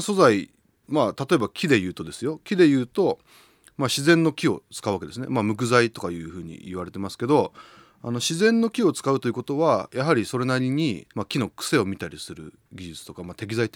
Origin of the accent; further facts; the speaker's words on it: Yokosuka, Kanagawa, Japan; 僕もともと生まれ育ちが横須賀市の田浦という葉山の双子山の隣にある山の上で生まれて山の上で育ったんですよ。